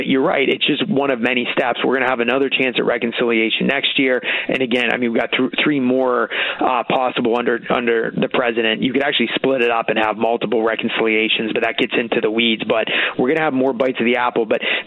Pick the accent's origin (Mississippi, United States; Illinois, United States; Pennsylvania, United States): Pennsylvania, United States; Look, we're both from Pennsylvania. We don't like salt because Pennsylvania is relatively lower taxed.